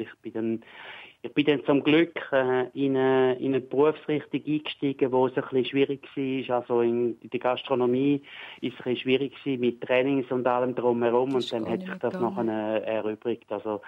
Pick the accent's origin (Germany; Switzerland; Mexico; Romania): Switzerland; Herisau, Appenzell Ausserrhoden; Ich bin in Herisau aufgewachsen, im Appenzellischen.